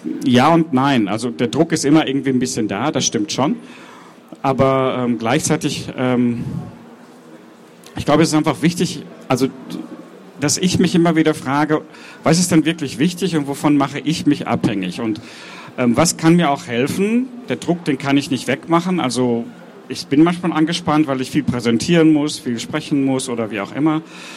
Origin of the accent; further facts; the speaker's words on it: Münster, North Rhine-Westphalia, Germany; ich komme aus Münster, wohne da, wenn ich denn mal da bin